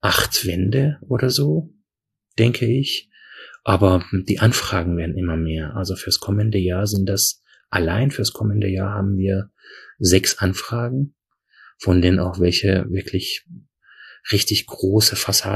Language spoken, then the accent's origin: German; Iran; moved away; Mittlerweile waren aber auch alle unsere Sachen im Iran beschlagnahmt, unser Haus, unsere Autos, unser Garten. Wir waren eine sehr wohlhabende Familie